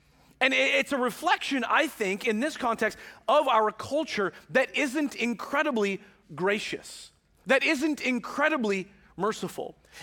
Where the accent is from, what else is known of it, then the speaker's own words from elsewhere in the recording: Marysville, United States; I remember growing up in Marysville and the bulk food section at Market Foods where Grocery Outlet and Big Five are, okay, up in North Marysville.